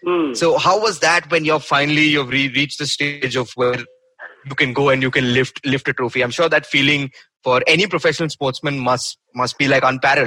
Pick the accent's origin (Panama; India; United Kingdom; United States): India; Bangalore, Karnataka; and I'm from Bangalore.